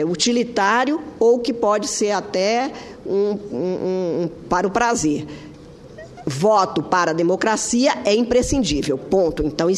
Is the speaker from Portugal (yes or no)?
no; Minas Gerais, Brazil; eu, como sou mineira, eu tenho muito orgulho de ser mineira.